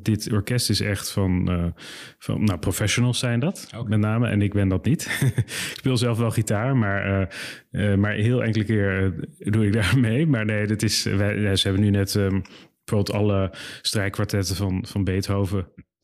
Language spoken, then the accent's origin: Dutch; Leiden, South Holland, Netherlands; Ja, ik ben geboren in Leiderdorp, maar wij woonden in Leiden, dus daar opgegroeid in Leiden-Zuid. En dat is een schitterende stad in Zuid-Holland. Dat was heel beschermd. Ik ben daar ook naar school geweest.